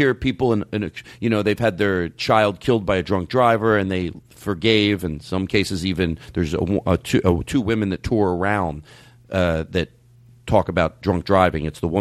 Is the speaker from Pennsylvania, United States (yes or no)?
yes; Philadelphia, Pennsylvania, United States; That boggles my mind, as Irv Homer used to say growing up in Philadelphia